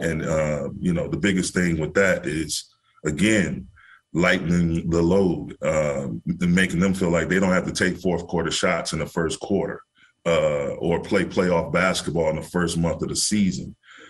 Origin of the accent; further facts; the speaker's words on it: Saginaw, Michigan, United States; I grew up in Saginaw, Michigan, man, as a Detroit Piston fan.